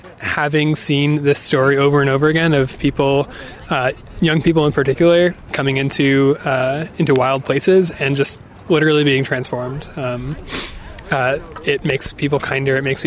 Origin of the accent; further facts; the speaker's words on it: Connecticut, United States; moved away as an adult; now in Idaho, United States; I grew up in Connecticut, but I moved here 10 years ago.